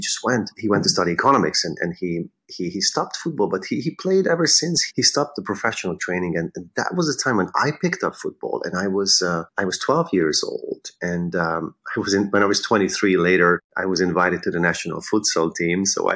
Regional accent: Pomaz, Pest, Hungary; moved away as an adult; now in United States; I'm from Pomaz, from Hungary, north of Budapest. I went to school to the Liszt Academy in Budapest. And I moved to the US 20 years ago.

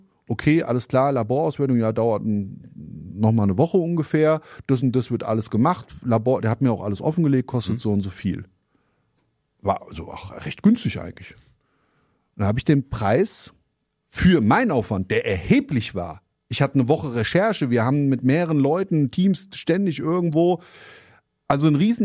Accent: Grand Est, France; Europäische Union, gar kein Problem, wir kommen aus dem Elsass.

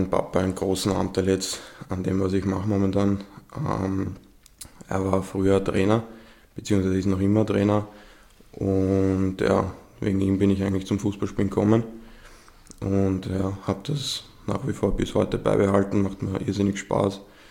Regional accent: Vienna, Austria; born there; ich bin 24 Jahre alt, wurde in Wien geboren, bin im 14. Bezirk aufgewachsen bei meinen Eltern, draußen in Hadersdorf, und bin vor ein bisschen mehr als eineinhalb Jahren dann dahergezogen.

